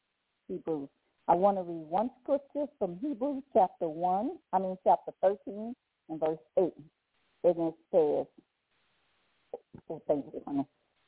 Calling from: Baton Rouge, Louisiana, United States; I'm calling from Baton Rouge, Louisiana.

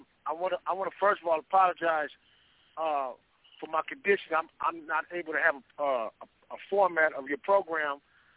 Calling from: California, United States; I'm calling from inside the concentration camps in California State Prison.

